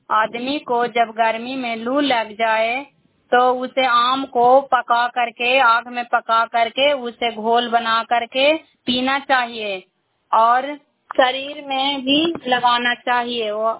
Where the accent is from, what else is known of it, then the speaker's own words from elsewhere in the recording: India; मैं cry block से belong करती हूँ।